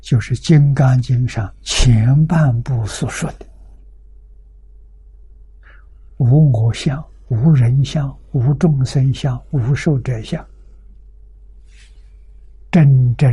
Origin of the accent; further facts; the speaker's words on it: China; 第三个见取跟戒取，我们中国人叫成见